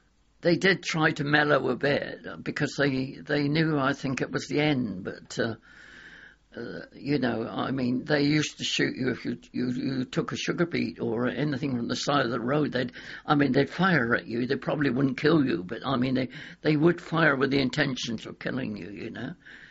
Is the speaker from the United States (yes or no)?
no; United Kingdom; And we said, no, we're British.